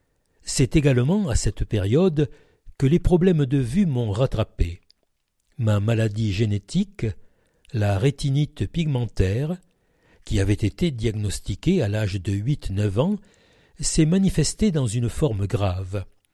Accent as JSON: {"language": "French", "town": "Brignoles", "region": "Provence-Alpes-Côte d'Azur", "country": "France", "tie": "born or raised there", "also_born_or_lived": "Paris suburbs", "said": "Je suis né en banlieue parisienne, mais j'ai grandi à Brignoles, car mes parents, fonctionnaires tous les deux, ont été mutés là-bas."}